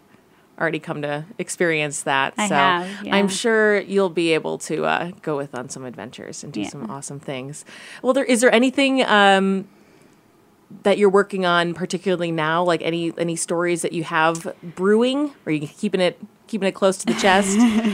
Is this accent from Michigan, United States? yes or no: no; Minnesota, United States; I'm another Midwest girl. I grew up in Minnesota, and the rolling fields of corn don't really see that here.